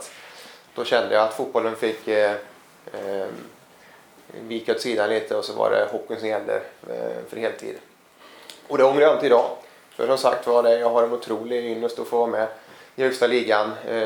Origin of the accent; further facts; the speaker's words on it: Grästorp, Västra Götaland County, Sweden; also born or lived in Såtenäs; är 41 år gammal. Kommer ursprungligen ifrån Såtenäs, där jag är född. Min far jobbade på flottiljen där ute och bodde bara där till 80-talet, flyttade till Grästorp, så jag är egentligen uppfostrad i Grästorp.